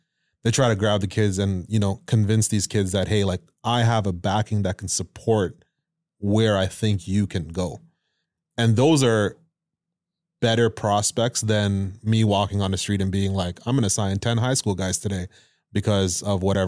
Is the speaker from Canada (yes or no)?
yes; Ontario, Canada; And I'm from Ontario. I coach Team Ontario.